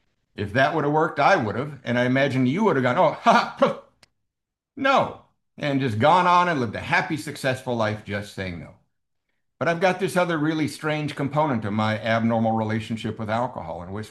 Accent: Covina, California, United States; I'm from Covina, California. If you don't know where Covina is, if you are downtown Los Angeles at midnight and you point your car directly east, and it's midnight, it takes about 18 minutes to get to Covina.

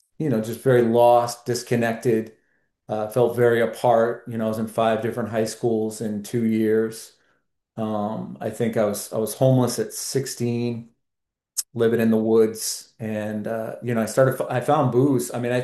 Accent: Vermont, United States; I grew up in Vermont. I mean, I kind of traveled around, but I grew up in Vermont

